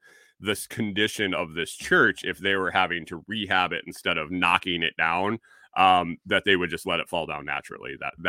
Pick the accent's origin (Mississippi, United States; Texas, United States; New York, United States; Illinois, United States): New York, United States; I know that we had some places back where I grew up in New York that were state historical landmarks